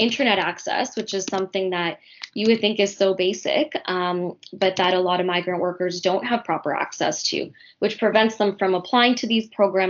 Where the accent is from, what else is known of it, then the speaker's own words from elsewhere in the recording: Canada; I was lucky to be born and raised in Canada. My parents have been here for about 50 years.